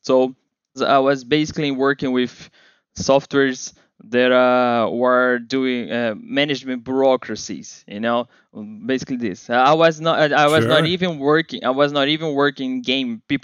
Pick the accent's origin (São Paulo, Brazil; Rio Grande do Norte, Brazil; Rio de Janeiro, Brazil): Rio de Janeiro, Brazil; accent: Brazilian; English is a second language; And I am here from Brazil, Rio de Janeiro.